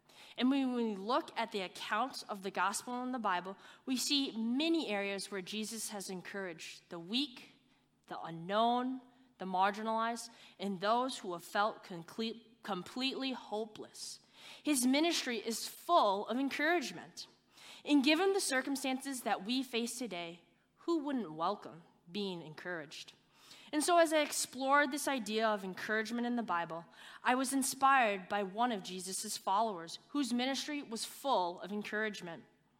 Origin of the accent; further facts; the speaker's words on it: St. Paul, Minnesota, United States; So I grew up in St. Paul, Minnesota, and I graduated from the University of Wisconsin-Madison, majoring in economics.